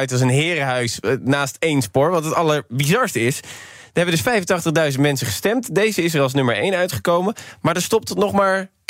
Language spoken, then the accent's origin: Dutch; Utrecht, Netherlands; Ik kom uit Utrecht.